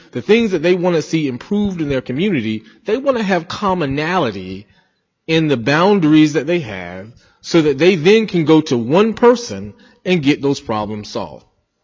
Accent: North Carolina, United States; I'm a child that has a May birthday. I grew up in North Carolina having May primaries.

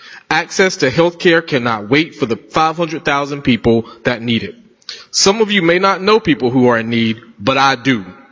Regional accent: North Carolina, United States; the people that I grew up with in Beaufort County, and on behalf of the almost 10 million people that call North Carolina home.

